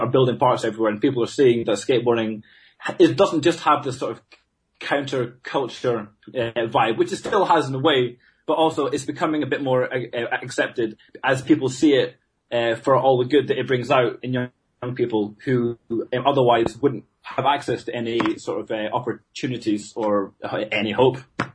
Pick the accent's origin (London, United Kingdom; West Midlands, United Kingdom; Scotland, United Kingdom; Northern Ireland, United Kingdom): Scotland, United Kingdom; I'm from Scotland